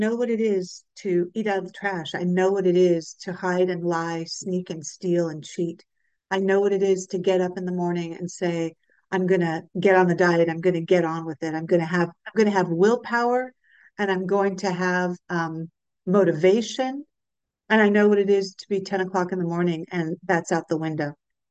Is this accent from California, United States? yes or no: yes; California, United States; now in Northern California, United States; I'm from Southern California right now. I live in Northern California.